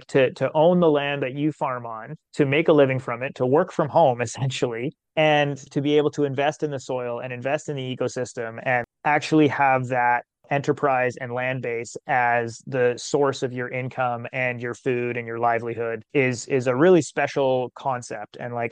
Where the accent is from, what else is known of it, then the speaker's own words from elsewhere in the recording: Canada; I just grew up in Canada and I'm a Canadian citizen, and I'm going to try and make it work here.